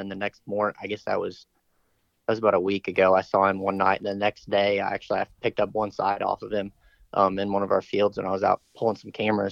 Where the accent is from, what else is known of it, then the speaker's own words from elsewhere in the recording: Fort Wayne, Indiana, United States; Fort Wayne, the northeast corner of the state.